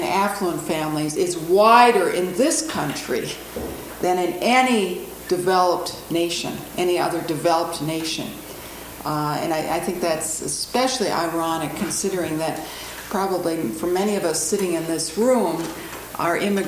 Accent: Chicago, Illinois, United States; I come from Chicago, where I am part of the churchwide staff of the ELCA.

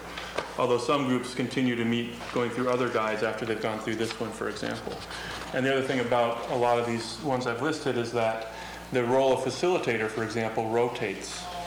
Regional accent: Minnesota, United States; And I had never been addicted, and I was from Minnesota and white and young. I was 22

